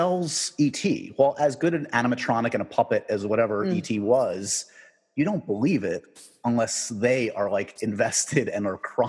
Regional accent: New York City, New York, United States; I grew up in New York City. That was like my vision of suburbia.

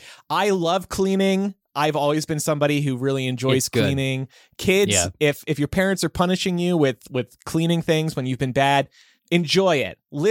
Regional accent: New Jersey, United States; I'll always remember growing up in South Jersey, the the Democratic or Republican National Convention was coming to Philadelphia, just over the river from me.

